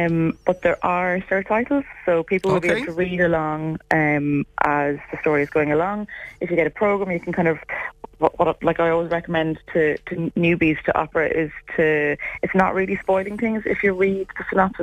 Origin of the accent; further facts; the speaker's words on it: Celbridge, Leinster, Ireland; one in my hometown of Selbridge in Kildare